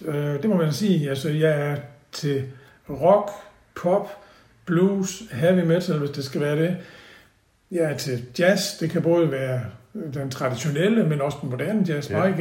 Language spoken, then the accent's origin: Danish; Odense, Region of Southern Denmark, Denmark; now in Haderslev, Denmark; vi kommer fra Odense, som jo både kulturmæssigt og sport og alt sådan noget, var jo, der er en stor by, ikke?